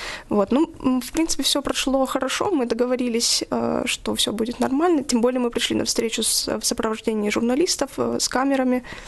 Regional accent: Donetsk, Donetsk Oblast, Ukraine; несмотря на то, что я из Донецка, я никогда не была в Краматорске

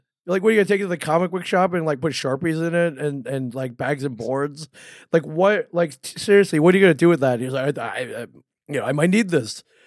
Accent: Michigan, United States; And I growing up in Michigan, I was in heaven, man.

